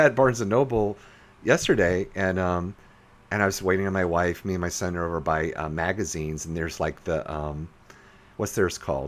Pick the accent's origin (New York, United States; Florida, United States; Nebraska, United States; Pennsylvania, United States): Florida, United States; Jacksonville; also born or lived in Virginia; We moved from Virginia back to my hometown of Jacksonville, Florida in 2005.